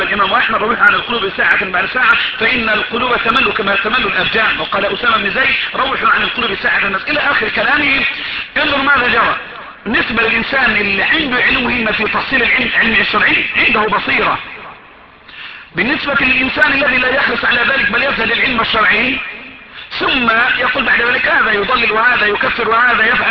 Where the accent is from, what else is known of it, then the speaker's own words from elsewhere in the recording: Egypt; عندنا في مصر نقول المش